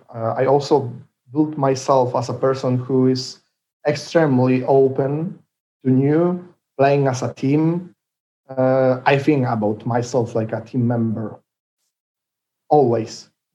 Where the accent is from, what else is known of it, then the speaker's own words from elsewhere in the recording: Sochaczew, Masovian Voivodeship, Poland; English is a second language; now in Rzeszów, Poland; Mazowsze is a central region. You know very good this, very well this region, because you were a referee, rugby referee, and even you went to my hometown club, Orkan Sochaczew.